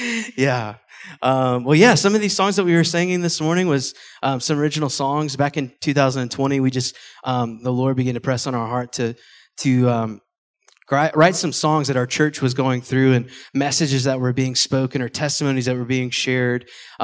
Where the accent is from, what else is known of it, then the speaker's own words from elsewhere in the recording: Atlanta, Georgia, United States; because we're from Atlanta, Georgia. And so my family's originally from Fort Worth.